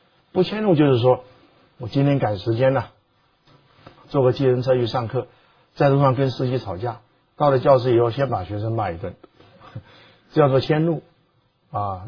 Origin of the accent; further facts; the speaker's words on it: Taiwan; 我在台湾从小